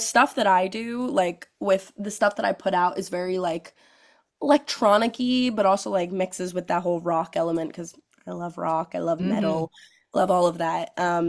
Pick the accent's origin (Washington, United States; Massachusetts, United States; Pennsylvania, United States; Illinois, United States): Pennsylvania, United States; Philadelphia; now in Nashville, United States; Yes, I moved to Nashville 2 years ago. I'm originally from Philly, Pennsylvania. So when I first moved here, I said water all the time, and I still do.